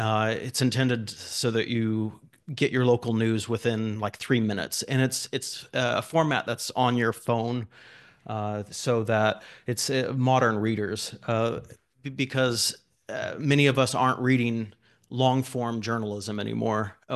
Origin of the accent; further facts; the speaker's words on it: Iowa, United States; As we mentioned, I grew up in Iowa. Worked at the Des Moines Register for decades, and have been at Axios since 2021.